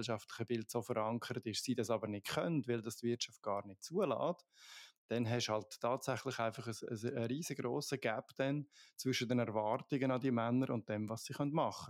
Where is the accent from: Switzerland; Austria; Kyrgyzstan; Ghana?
Switzerland; als Schweizer hat man ein bisschen mehr Verständnis dafür, weil wir ja in der Schweiz mit dem Ständemehr